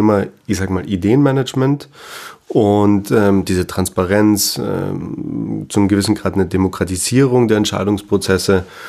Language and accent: German; Austria; Ich bin ursprünglich aus Österreich